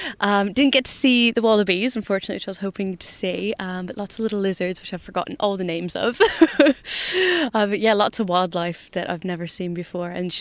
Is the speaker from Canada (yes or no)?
yes; Canada; now in London, United Kingdom; I'm Canadian, but I live in the UK at the moment in London.